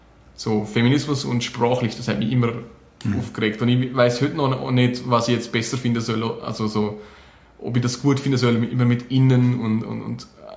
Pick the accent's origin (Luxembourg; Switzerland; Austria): Switzerland